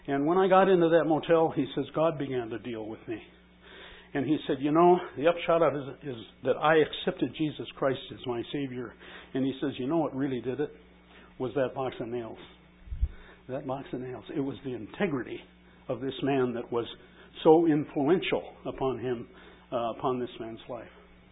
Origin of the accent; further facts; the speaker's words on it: Minneapolis, Minnesota, United States; I got out of the Army, settled into a job in my hometown of Minneapolis.